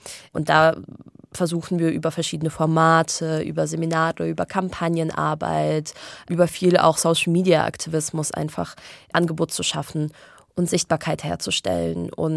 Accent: Germany; also born or lived in Israel; eigentlich fühle ich mich in Deutschland viel wohler, weil das ist, wo ich sozialisiert bin, das ist, wo ich aufgewachsen bin, ich spreche, denke Deutsch.

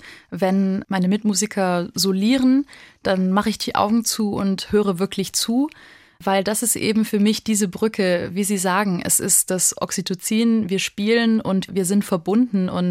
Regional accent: Baden-Württemberg, Germany; Anne Tschichowski ist ja da auch eine Größe bei uns in Baden-Württemberg

